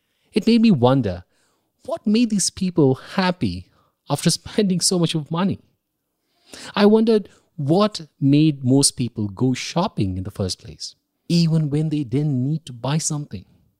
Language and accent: English; India; Growing up in India, I always had uncles and aunts visiting from the States.